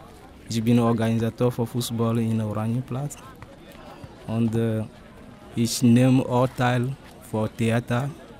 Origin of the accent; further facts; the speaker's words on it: Togo; first language Ewe; German is a second language; ich komme aus Togo. Meine Muttersprache ist Ewe.